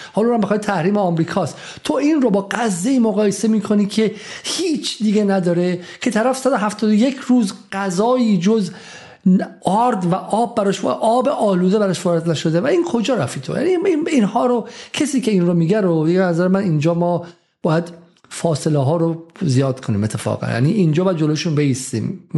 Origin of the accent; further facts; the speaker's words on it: Iran; now in United Kingdom; چون من سالها انگلیسم، من آدم امتیازداری بودم، من در خانواده به شکلی با امتیازی در ایران بزرگ شدم، خانواده مخالف جمهوری اسلامی